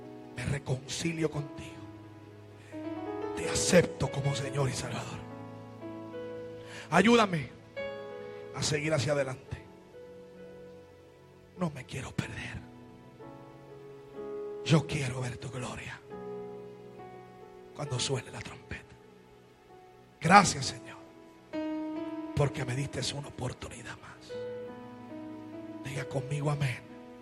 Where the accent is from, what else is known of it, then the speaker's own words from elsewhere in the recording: Aguadilla, Puerto Rico; Lo vamos a celebrar donde todo comenzó. Mi pueblo, Aguadilla.